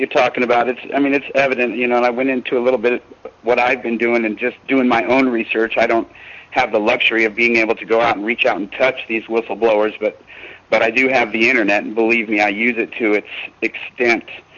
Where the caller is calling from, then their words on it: Lake Havasu City, Arizona, United States; And I am calling from Lake Havasu City, Arizona.